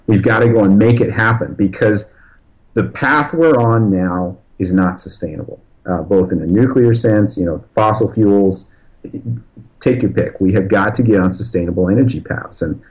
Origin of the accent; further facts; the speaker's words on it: the West, United States; I'm originally from the West, where it's pretty arid. You know, we don't have Tennessee rivers out there.